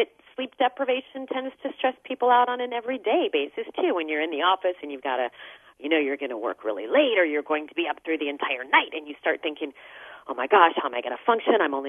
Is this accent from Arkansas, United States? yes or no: no; Phoenix, Arizona, United States; Well, I'm from Phoenix, Arizona, so that explains a lot.